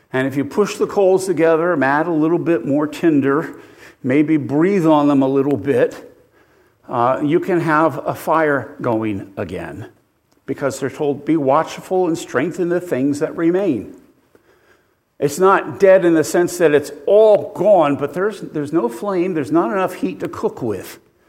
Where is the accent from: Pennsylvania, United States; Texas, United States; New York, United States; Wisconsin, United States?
Pennsylvania, United States; not because I'm from Bucks County or Philadelphia.